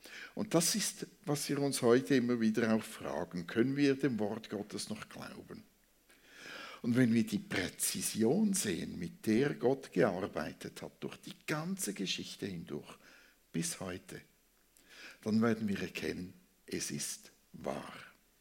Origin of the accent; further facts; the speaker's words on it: Switzerland; Ja, also als Schweizer machen wir immer wieder eine Abstimmung